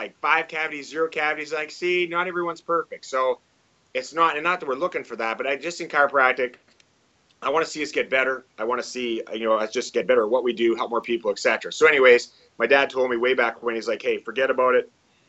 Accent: Canada; accent: Canadian; You know, I'm from Canada, Canadian accent.

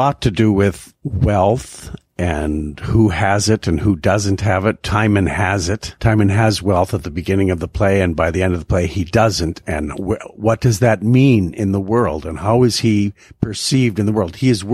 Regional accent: Minneapolis, Minnesota, United States; moved away as an adult; now in Canada; I came from Minneapolis. That's where I was born and I grew up. But I came to Canada to learn how to do Shakespeare

